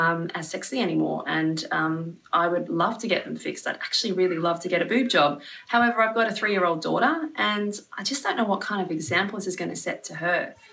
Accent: Sydney, New South Wales, Australia; from Sydney, New South Wales

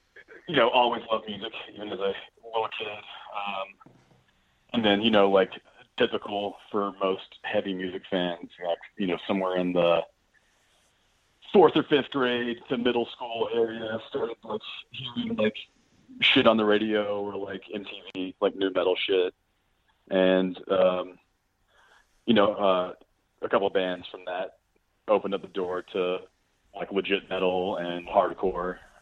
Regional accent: Birmingham, Alabama, United States; also born or lived in Montgomery; now in Nashville, United States; Yeah, so I was born in Montgomery, Alabama, then moved here as a kid in Birmingham. Grew up here.

